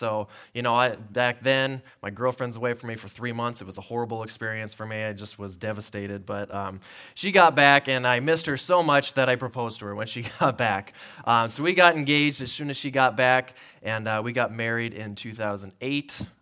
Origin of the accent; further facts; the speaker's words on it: Lolo, Montana, United States; I grew up in Lolo, and I loved it. As a teenager, I always wanted I want to go somewhere where like music's louder or something like that.